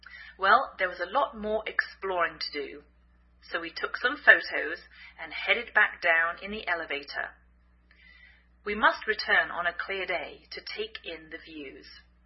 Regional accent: England, United Kingdom; now in United States

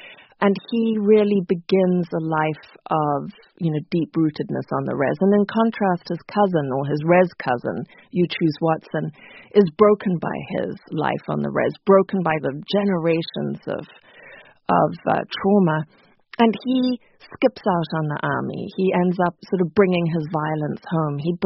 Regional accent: Zimbabwe; growing up in Zimbabwe and seeing how the dominant narrative throughout my childhood

